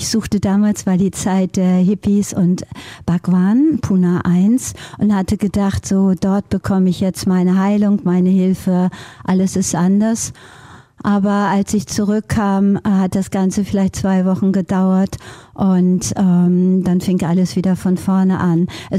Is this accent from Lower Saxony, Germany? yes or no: yes; Hildesheim, Lower Saxony, Germany; also born or lived in Norway; denn ich bin auch vielfach in Norwegen groß geworden bei meiner Patentante. Also schon von Kindesbeinen an in zwei verschiedenen Welten.